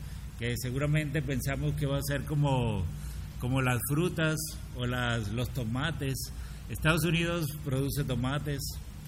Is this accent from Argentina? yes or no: no; Bolivia; particularmente los de mi tierra, los bolivianos